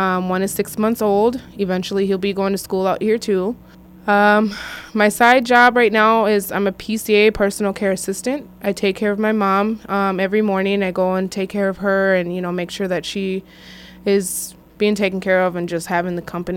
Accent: St. Paul, Minnesota, United States; I'm 32 years old. I was born and raised in St. Paul. My family moved a lot, so I really just basically all over St. Paul. That's where I'm from.

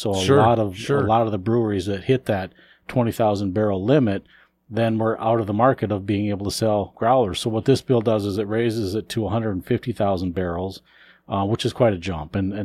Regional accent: South Dakota, United States; You know, I grew up with 3-2 beer. I grew up in South Dakota, and you only had to be 18 to drink 3-2 beer, and then 21 for hard liquor

